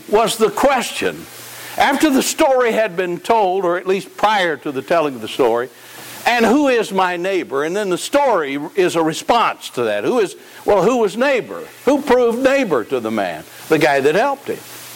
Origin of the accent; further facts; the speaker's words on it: the South, United States; But I have been places where, as a Southerner, as I would walk down the street, I would say hi to folks, and they would look at me like I was crazy.